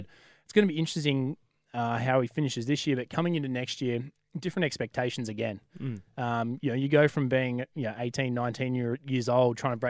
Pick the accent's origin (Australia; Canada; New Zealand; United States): Australia; I'm Australian